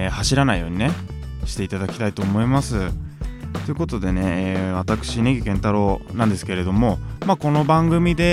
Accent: Hamamatsu, Shizuoka, Japan; 僕ね静岡県の浜松市出身でしてね、

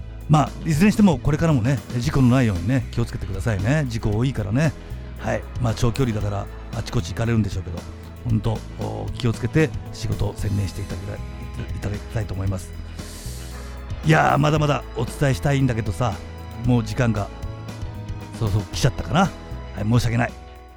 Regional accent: Yamaguchi, Japan; いつも通り地元山口ね、ポルシェでライブをやります。

